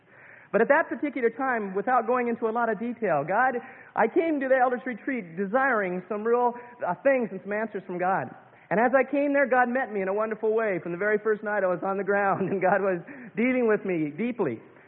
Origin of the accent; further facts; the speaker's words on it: Kalispell, Montana, United States; I'm from Kalispell, Montana, the community chapel there.